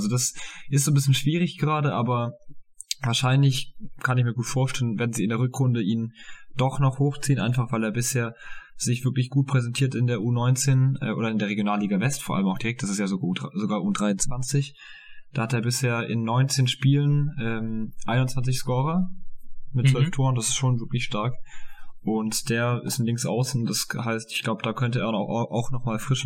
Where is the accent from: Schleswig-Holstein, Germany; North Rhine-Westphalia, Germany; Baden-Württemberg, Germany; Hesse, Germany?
Baden-Württemberg, Germany; Stuttgart; Wir kommen ja auch aus Stuttgart tatsächlich, von daher Heidenheim so als Baden-Württemberger